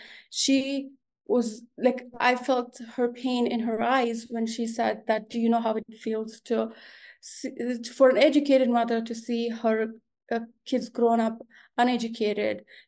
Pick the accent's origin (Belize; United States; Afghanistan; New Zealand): Afghanistan; Kandahar; the Taliban were, it's in Kandahar, my hometown, and Taliban were making its presence back.